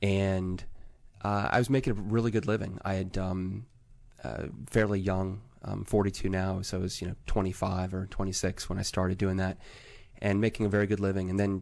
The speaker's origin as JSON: {"language": "English", "town": "Roanoke", "region": "Virginia", "country": "United States", "tie": "born or raised there", "also_born_or_lived": "Charlottesville, United States", "said": "I'm from Roanoke. I was born in Charlottesville. My dad did his residency in Charlottesville, lived there till I was five, and spent the rest of my time in Roanoke until I went to college."}